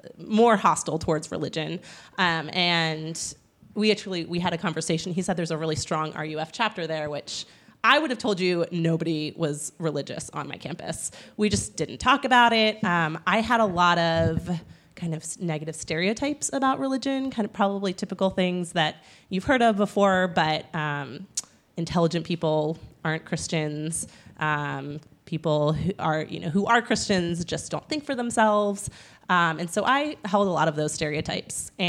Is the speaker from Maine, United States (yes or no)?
no; New Jersey, United States; I am from New Jersey.